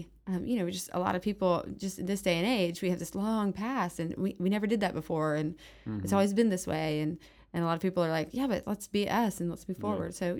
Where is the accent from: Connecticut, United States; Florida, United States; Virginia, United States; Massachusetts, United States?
Florida, United States; Gulf Breeze; I grew up in Gulf Breeze, Florida. I haven't left.